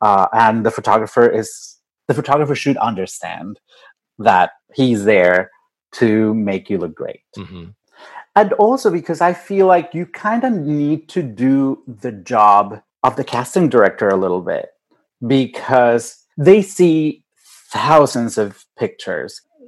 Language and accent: English; Mexico City, Mexico; English is a second language; I'm from Mexico City with a different accent.